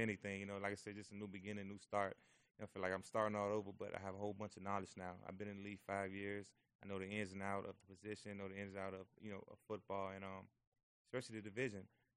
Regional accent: Miami, Florida, United States; You know, I'm from Miami, Florida, so it was great to just stay home.

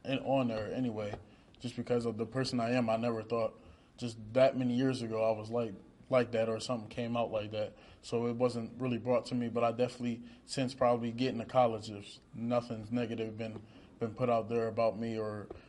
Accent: Wilmington, Delaware, United States; I'm from the inner city. I'm from Wilmington, Delaware, probably like 30 minutes from here.

